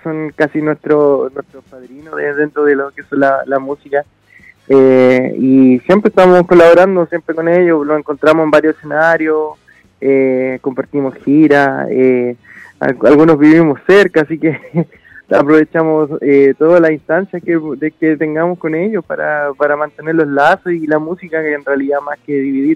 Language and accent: Spanish; Chile; tampoco queríamos olvidar de lo que somos los chilenos en realidad